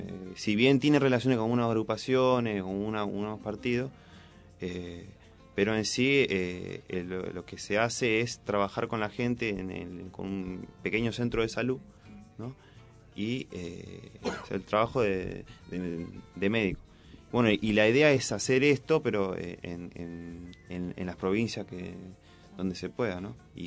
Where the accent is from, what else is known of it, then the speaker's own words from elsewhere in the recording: Argentina; now in Cuba; nosotros como argentinos estudiando en Cuba, ¿no?